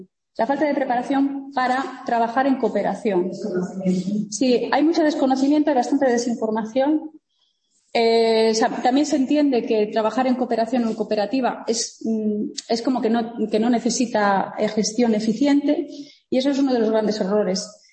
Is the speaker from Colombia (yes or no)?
no; Andalusia, Spain; Yo soy de Cuenca Minera, y claro, ámbito Cuenca Minera, sector industrial, daros cuenta, en lo que surge es una clase obrera muy potente